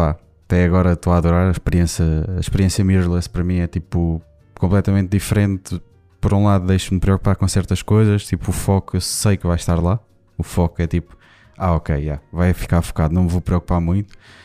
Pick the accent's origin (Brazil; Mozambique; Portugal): Portugal; Lisbon; Éramos de Lisboa, ou eu sou de Lisboa